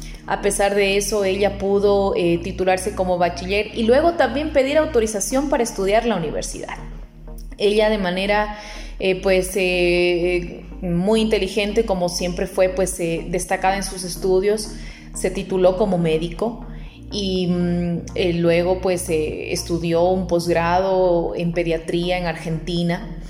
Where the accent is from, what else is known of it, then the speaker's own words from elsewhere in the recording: Loja, Ecuador; born there; La provincia tiene el mismo nombre, la provincia de Loja, es una provincia fronteriza con Perú. Yo nací en la capital provincial, nací en Loja